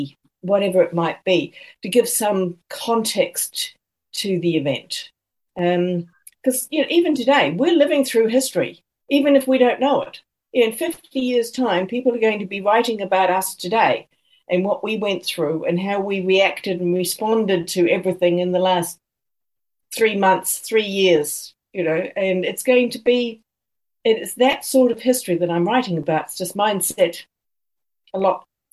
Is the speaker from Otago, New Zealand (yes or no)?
no; Auckland, New Zealand; also born or lived in Cornwall, United Kingdom; I know Auckland very well. It's my hometown.